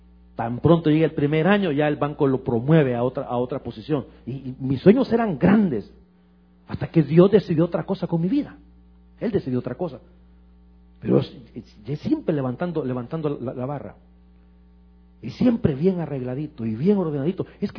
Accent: El Salvador; Mira, yo entré a trabajar a un banco en mi país, en El Salvador.

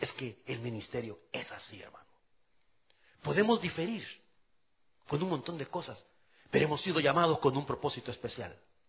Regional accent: El Salvador; A los 18 ya vivía en el templo, allá en mi país, en El Salvador.

